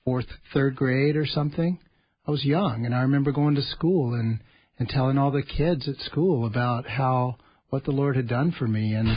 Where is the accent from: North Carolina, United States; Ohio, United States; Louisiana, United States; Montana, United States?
Louisiana, United States; Baton Rouge; moved away as an adult; now in Minnesota, United States; I'm actually from Louisiana. I've been here in Minnesota since 2000. I came up here to get sober myself, to go to treatment. But I grew up in, I went to private schools in Louisiana in Baton Rouge.